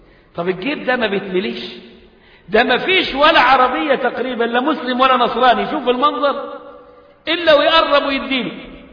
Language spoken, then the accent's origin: Arabic; Egypt